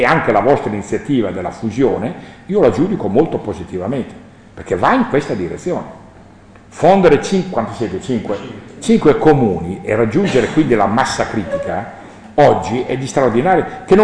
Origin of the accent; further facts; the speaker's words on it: Rimini, Emilia-Romagna, Italy; Io vengo da una città, io sono nato a Rimini, e i romagnoli sapete come sono fatti, sono tutti un po' anarchici